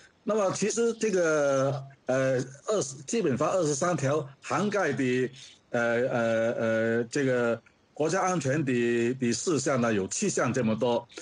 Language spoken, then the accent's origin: Chinese; Hong Kong; 我们香港人